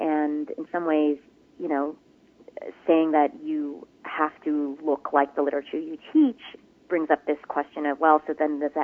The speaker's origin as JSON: {"language": "English", "country": "United States", "said": "I, as an American, but I also as a Korean American"}